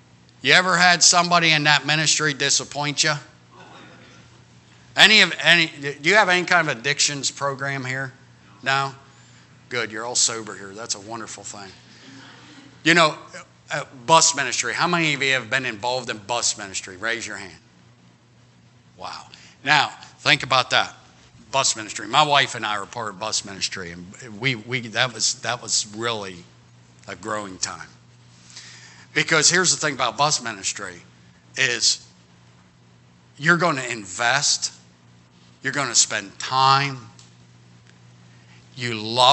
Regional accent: United States; born there; And I'm thank God that I was born in America.

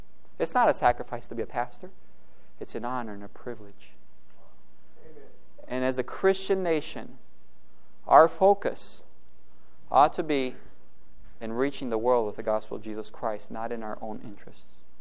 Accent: Brazil; And so growing up in Brazil, of course, I naturally grew a love for soccer.

